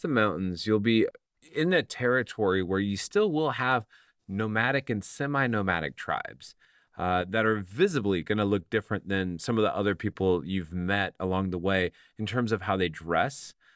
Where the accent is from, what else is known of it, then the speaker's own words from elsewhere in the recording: Seattle, Washington, United States; now in Tangier, Morocco; And I mean, I'm living in Tangier. You can't beat the weather. I mean, I grew up in Seattle.